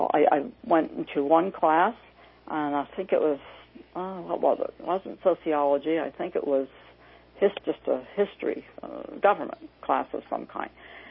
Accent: Washington, District of Columbia, United States; I'm from Washington, D.C., but and that gave me, you know, you live in this part of the country, and especially in this smaller area of the seat of government

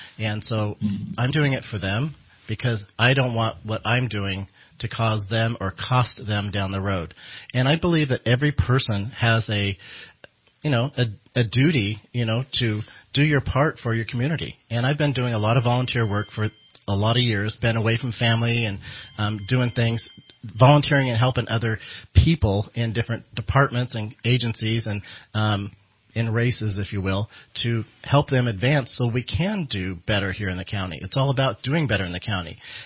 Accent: McArthur, California, United States; And I was raised in MacArthur, so I have strong roots there.

